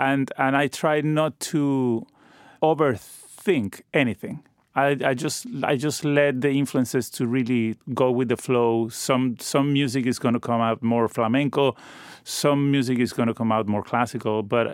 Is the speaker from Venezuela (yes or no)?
yes; Venezuela; But growing up in Venezuela, it's just impossible not to be exposed to amazing popular music as well.